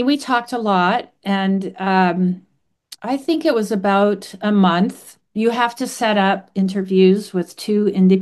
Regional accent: Canada; now in United States; I'm Canadian, I live in the States, but my family lives in Canada.

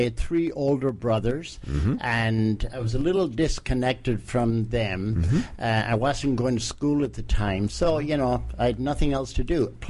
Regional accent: Ireland; Growing up in Ireland

